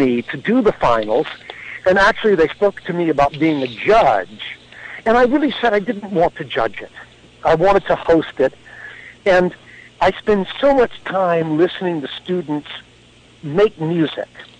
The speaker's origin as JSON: {"language": "English", "town": "Chapel Hill", "region": "North Carolina", "country": "United States", "tie": "born or raised there", "also_born_or_lived": "Boston", "said": "Born in Boston, but raised in Chapel Hill, North Carolina."}